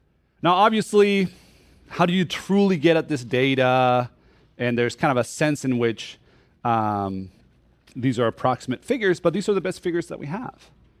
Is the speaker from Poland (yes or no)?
no; Chile; I am originally from Chile in South America.